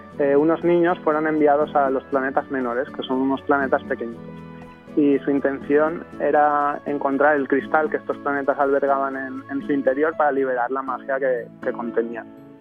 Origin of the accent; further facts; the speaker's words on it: Valencian Community, Spain; first language Valencian; Spanish is a second language; Y nos hacía especial ilusión poder contar este cuento en nuestra lengua materna, que es el valenciano.